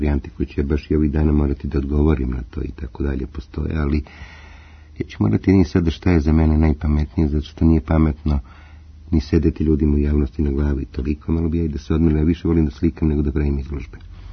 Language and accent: Serbian; Belgrade, Serbia; ja sam Rus koji je odrastao u Beogradu ili sam Srbin ruskog porekla